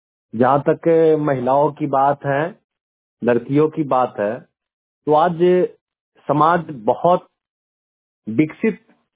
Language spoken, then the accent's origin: Hindi; Pusa, Bihar, India; जहाँ से हम पूसा से हैं और पूसा के समस्तीपुर जिला में पूसा आती है